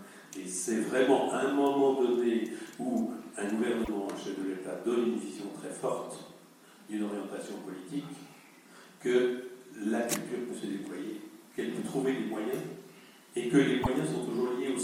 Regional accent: Belfort, Bourgogne-Franche-Comté, France; je suis venu à Belfort, je suis originaire de Belfort au départ, j'avais fait un grand tour de France professionnellement

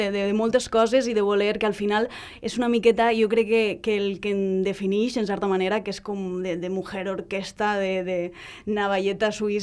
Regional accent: Gandia, Valencian Community, Spain; born there; naixement també, 3 del 9 del 88, aquestes coses no solen dir les dones, un respecte, per favor. Vaig néixer a Gandia

